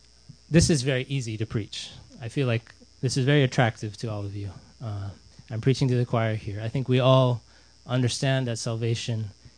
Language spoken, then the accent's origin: English; India; And I grew up in India. I didn't have a clue what it was.